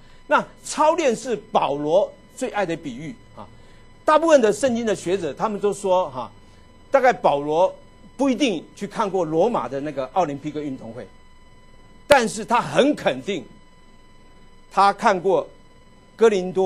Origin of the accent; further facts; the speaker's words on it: Taiwan; 我是来自一个小国家叫做台湾